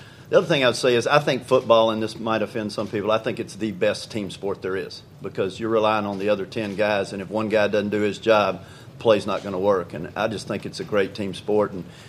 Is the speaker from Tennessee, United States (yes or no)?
yes; Knoxville, Tennessee, United States; You know, I grew up in Knoxville, which is a college football town.